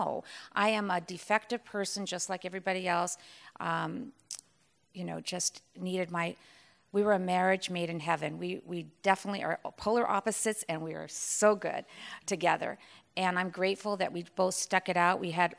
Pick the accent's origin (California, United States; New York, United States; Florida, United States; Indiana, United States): California, United States; Carlsbad; I'm from Carlsbad, San Diego